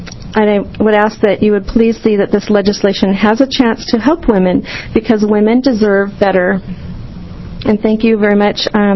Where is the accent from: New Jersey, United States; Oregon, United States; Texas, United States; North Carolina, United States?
Oregon, United States; I'm from Almsville, here in Oregon.